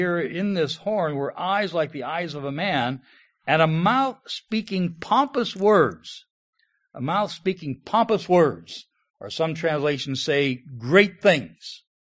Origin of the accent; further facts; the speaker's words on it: Ohio, United States; I look back at my life growing up in Ohio and the things our family did around various holidays